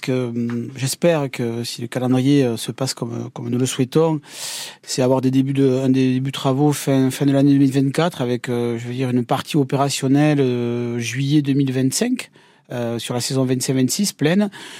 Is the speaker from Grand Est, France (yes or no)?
no; Lourdes, Occitanie, France; Je suis de Lourdes